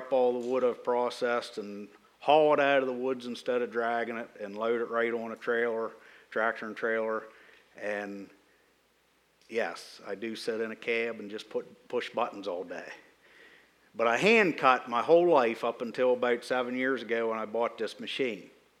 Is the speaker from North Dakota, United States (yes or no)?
no; Pennsylvania, United States; I come from Huntington County, the southern end of Huntington County, Orbazonia, Mapleton area, and I'm in a valley between Saltella and Mapleton called Hares Valley, and it's a very rural area. So this is a big city to me.